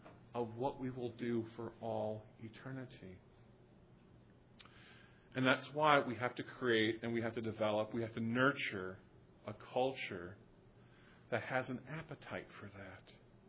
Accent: Chicago, Illinois, United States; Bears game. Okay, I'm from Chicago.

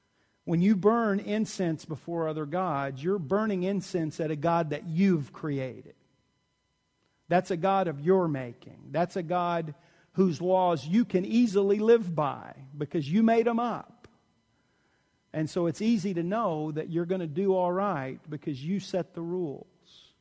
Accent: Texas, United States; I grew up in Texas.

